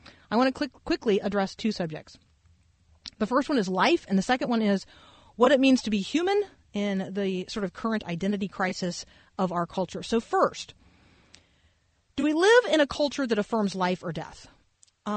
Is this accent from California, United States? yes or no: no; Tampa, Florida, United States; also born or lived in Muncie, Indiana / New Jersey / Texas / Georgia; Now, I was born in Muncie, Indiana. I was raised in Tampa, Florida. I have since lived in New Jersey, Texas, Georgia, Florida, South Carolina, and Tennessee.